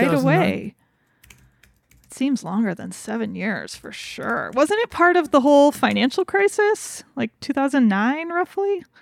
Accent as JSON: {"language": "English", "region": "Wyoming", "country": "United States", "said": "And it just, because we're from Wyoming, I just love it so much because it's so Wyoming."}